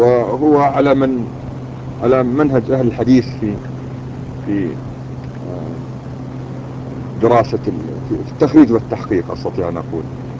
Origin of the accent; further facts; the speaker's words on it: Ramallah and al-Bireh Governorate, Palestine; بل الرجل الآن ينام في قريتنا وهو من قضائنا بس ونحن من قضاء رام الله